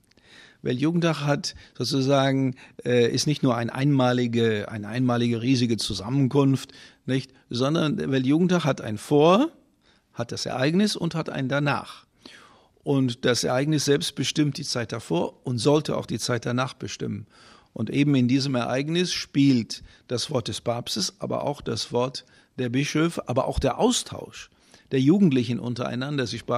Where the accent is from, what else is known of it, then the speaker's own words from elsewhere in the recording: North Rhine-Westphalia, Germany; ist auch aus meiner Heimatdiözese Paderborn, ist eine Gruppe sogar aus meiner Heimatregion